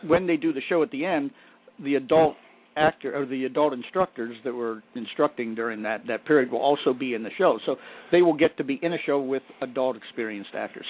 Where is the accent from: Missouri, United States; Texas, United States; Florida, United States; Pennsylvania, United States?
Pennsylvania, United States; Pittsburgh; I came from Pittsburgh at Mount Lebanon High School that had probably the premier arts department in Pittsburgh at the time.